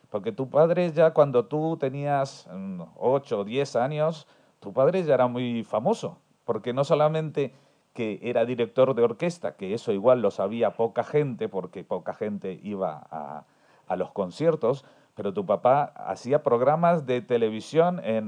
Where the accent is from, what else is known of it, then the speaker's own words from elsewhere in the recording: Argentina; Yo soy de Argentina